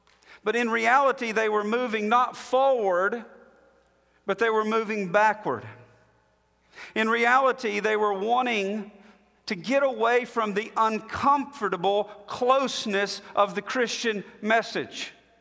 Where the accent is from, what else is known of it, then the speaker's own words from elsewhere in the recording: Alabama, United States; If you're from where I grew up in Alabama